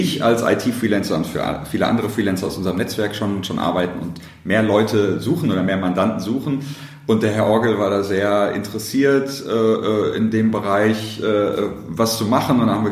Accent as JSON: {"language": "German", "town": "Dortmund", "region": "North Rhine-Westphalia", "country": "Germany", "tie": "born or raised there"}